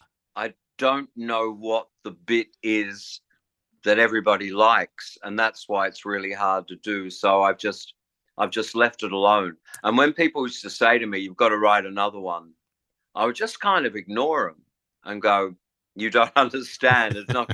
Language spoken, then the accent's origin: English; England, United Kingdom; And look, I'm English anyway, not that that's got anything to do with it. I was born in England